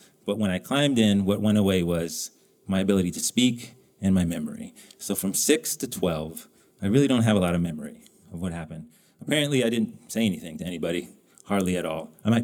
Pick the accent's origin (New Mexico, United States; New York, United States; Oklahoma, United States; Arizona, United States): New Mexico, United States; born or raised there